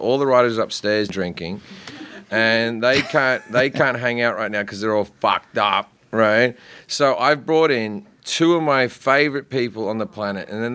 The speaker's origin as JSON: {"language": "English", "country": "Australia", "said": "I'm Australian. I don't speak foreign."}